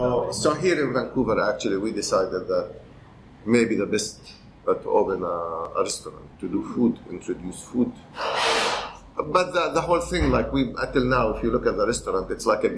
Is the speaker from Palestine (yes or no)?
yes; Palestine; I'm Palestinian, born and raised in Palestine.